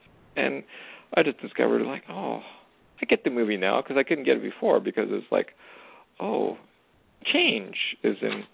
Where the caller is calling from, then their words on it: Canada; calling from Canada.